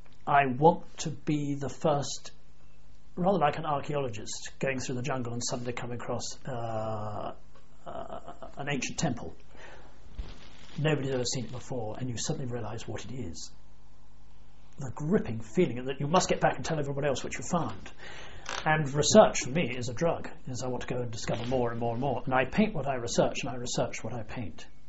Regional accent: England, United Kingdom; I said, I'm English.

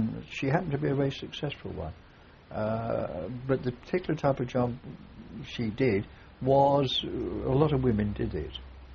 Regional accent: Tottenham, London, United Kingdom; born there; I was born in Tottenham on the 20th of November 1920.

